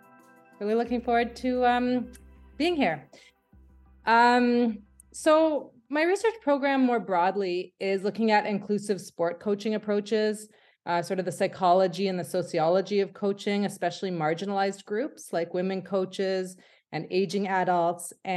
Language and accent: English; Ottawa, Ontario, Canada; I was born and I grew up in Ottawa, which is Canada's capital, sort of in the middle of the country, on the traditional unceded territory of the Anishinaabeg Nation. But for the past 11 years, I've lived and worked and played in Mi'kma'ki